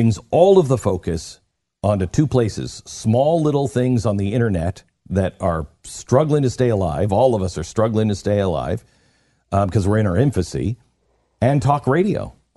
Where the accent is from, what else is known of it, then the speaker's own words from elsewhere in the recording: Pacific Northwest, United States; I grew up in the Pacific Northwest.